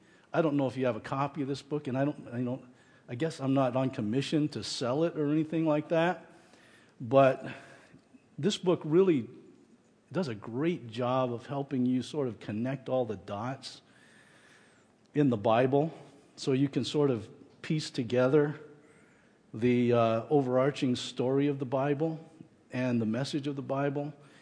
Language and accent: English; United States; I love America. I love growing up in America.